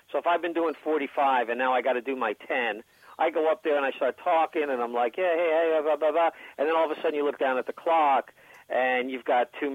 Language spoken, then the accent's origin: English; Las Vegas, Nevada, United States; like the fact that I come from Vegas, that I'm, you know, I'm a Vegas act